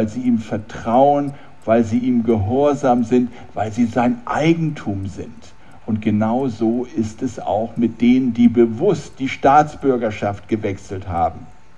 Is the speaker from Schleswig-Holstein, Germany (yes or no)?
yes; Schleswig-Holstein, Germany; moved away; also born or lived in Lower Saxony; ich komme ja aus dem Norden in Schleswig-Holstein und in Nordniedersachsen, Lüneburger Heide und so.